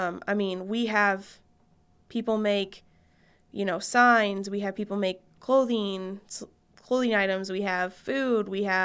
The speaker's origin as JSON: {"language": "English", "country": "United States", "tie": "born or raised there", "said": "I grew up in Marion County"}